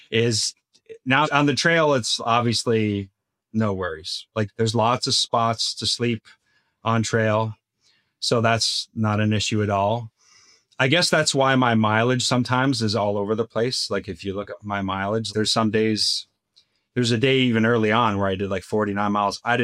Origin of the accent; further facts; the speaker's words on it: Canada; And I'm Canadian and we can't get the permethrin in Canada.